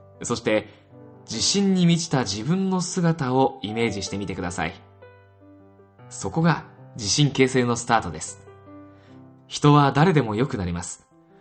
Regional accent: Hokkaido, Japan; born there; 生まれは北海道です。今年55歳になります。

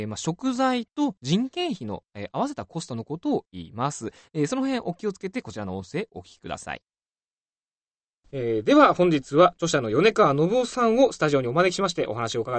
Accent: Saitama, Japan; それと同様に僕地元埼玉なんです

